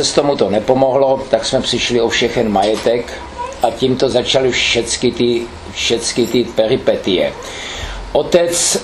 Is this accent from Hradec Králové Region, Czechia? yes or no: yes; Dolní Branná, Hradec Králové Region, Czechia; also born or lived in Vrchlabí; Narodili jsme se oba dva ve Vrchlabí, ale bydleli jsme v Dolní Brany, to je 4 km od Vrchlabí. Naše rodina tam už žila prokazatelně 400 let